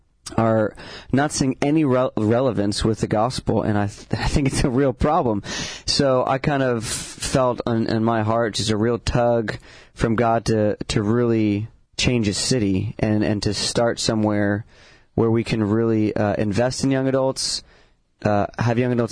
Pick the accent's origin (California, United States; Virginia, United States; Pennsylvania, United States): California, United States; Ventura; Yeah, I grew up in Ventura, and two awesome parents. Grew up Catholic.